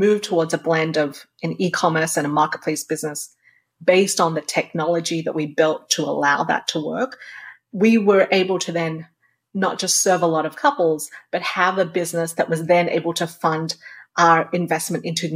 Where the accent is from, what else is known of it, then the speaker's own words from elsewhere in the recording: Australia; You're growing up in Australia. It's a very remote country in that it's literally on the other side of the world.